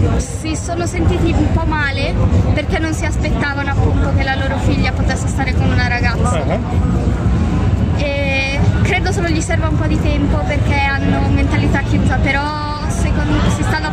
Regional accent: Milan, Lombardy, Italy; Sono di Milano.

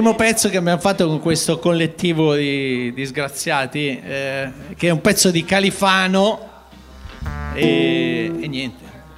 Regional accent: Naples, Campania, Italy; Io sono di Napoli comunque, okay. Ci tengo a dirlo.

